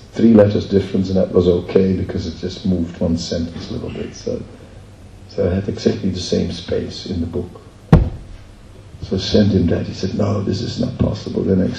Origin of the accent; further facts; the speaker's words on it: Netherlands; Externally, we're all different, I'm from the Netherlands.